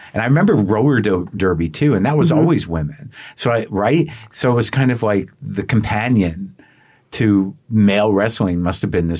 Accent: New Mexico, United States; I mean, I remember growing up in New Mexico, and I did it.

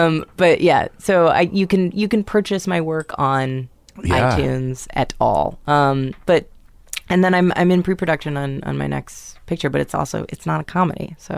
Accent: New York City, New York, United States; My hometown.

